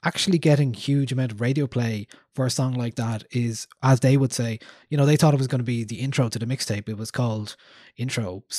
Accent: Newbridge, Kildare, Ireland; just because I'm from Newbridge in Kildare

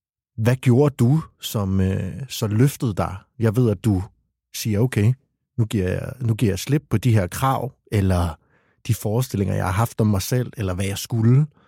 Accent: Region of Southern Denmark, Denmark; der hvor jeg er fra på Østfyn, der er det sådan.

